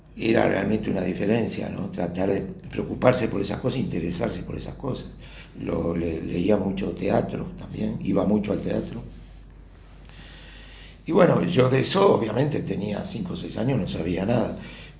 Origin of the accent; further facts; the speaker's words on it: Montevideo, Uruguay; nací acá en Montevideo en el año 49 y viví en el Buceo, en La Unión y en el Cordón. Durante la década de 60 viví en esos tres lugares. Eran barrios.